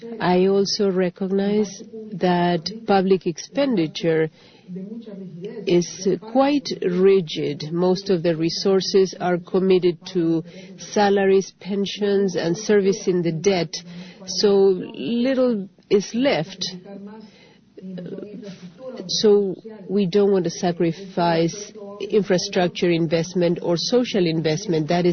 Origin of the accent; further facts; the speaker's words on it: Colombia; I am from Colombia